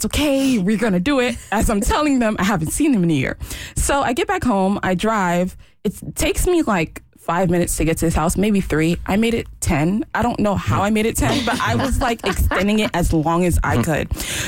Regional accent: Miami, Florida, United States; I'm originally from Miami.

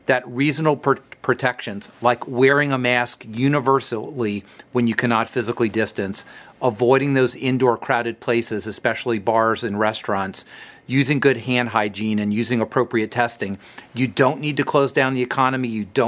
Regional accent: Louisiana, United States; I'm a Cajun, we'd have 10 people in the kitchen cooking for 12 hours.

